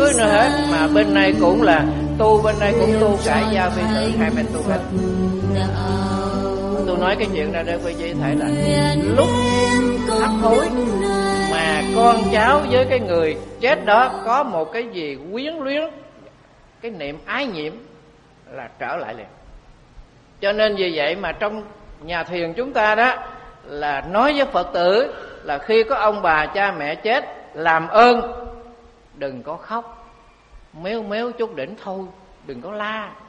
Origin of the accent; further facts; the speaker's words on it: Cần Đước, Long An, Vietnam; Cái bà này ở xã Tân Kim, Cần Giuộc, quê của tôi Cần Đước, mà bà này ở Cần Giuộc.